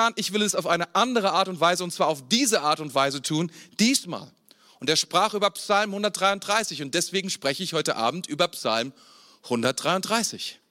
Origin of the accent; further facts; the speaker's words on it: Mainz, Rhineland-Palatinate, Germany; Da, wo ich herkomme, aus Mainz, gibt es sehr wenige Regentage.